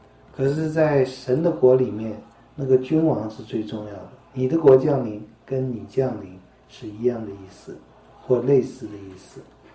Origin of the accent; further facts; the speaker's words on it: China; 这写法也不合我们中国人的想法。我们中国人的想法是